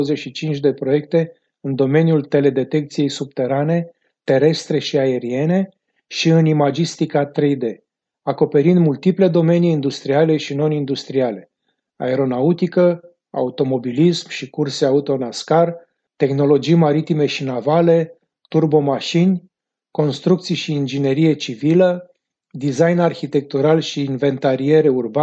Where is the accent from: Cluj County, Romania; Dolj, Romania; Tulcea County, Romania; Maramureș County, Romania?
Dolj, Romania; Craiova; căci am copilărit în Zarva Copiilor din English Parkul Craiovei